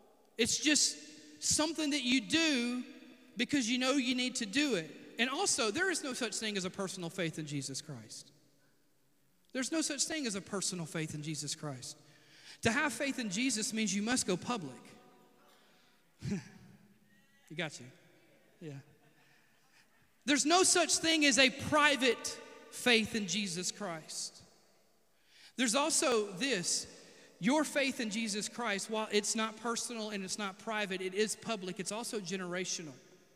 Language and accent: English; Sebastopol, Mississippi, United States; Hey, no offense, I love my hometown. If you're watching, I'm just saying it ain't got much going on in the way of tourism, okay? All right? God bless Sebastopol.